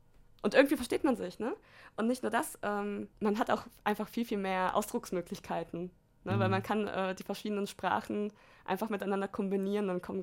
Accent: Germany; born there; Nee, ich wurde in Deutschland geboren. Ich bin die erste Person in meiner Familie, die praktisch in Deutschland geboren wurde.

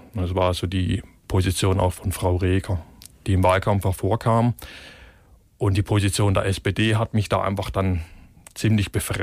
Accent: Baden-Württemberg, Germany; Ich komme ja selbst aus Südbaden

